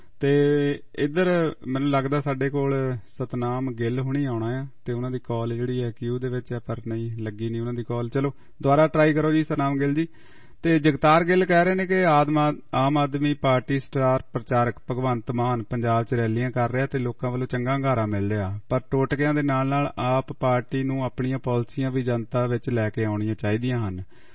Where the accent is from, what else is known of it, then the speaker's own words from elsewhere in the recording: Punnu Majara, Punjab, India; ਅਸੀਂ ਵੀ ਜੀ ਨਵਾਂ ਸ਼ਹਿਰ ਦੇ ਕੋਲ ਪੁੰਨੂ ਮਜਾਰੇ ਦੇ ਆ ਜੀ।